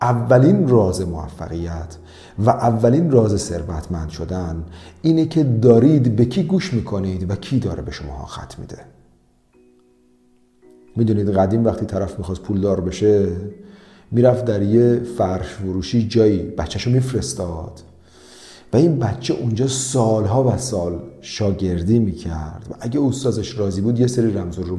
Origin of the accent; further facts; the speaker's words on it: Amol, Mazandaran, Iran; ما تو شهر خودمون تو آمول یادمه که من وقتی خیلی کوچیک بودم